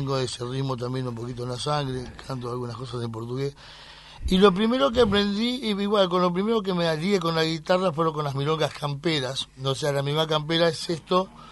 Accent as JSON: {"language": "Spanish", "country": "Uruguay", "said": "Aparte soy uruguayo, pero me identifica bastante."}